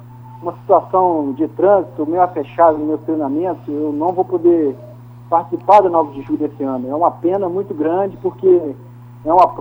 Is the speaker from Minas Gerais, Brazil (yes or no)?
yes; Minas Gerais, Brazil; venho participando de algumas provas regionais, porque eu sou de Minas Gerais.